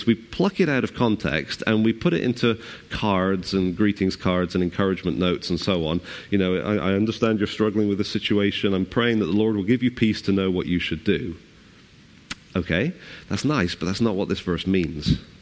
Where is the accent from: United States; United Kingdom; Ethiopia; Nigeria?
United Kingdom; But, you know, we're very good at sort of halfway apologizing, aren't we, as British people, as humans.